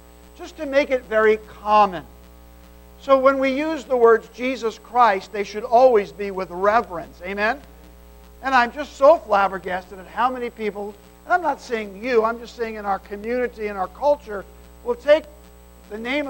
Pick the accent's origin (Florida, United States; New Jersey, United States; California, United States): New Jersey, United States; moved away as an adult; when I moved here, where I grew up in New Jersey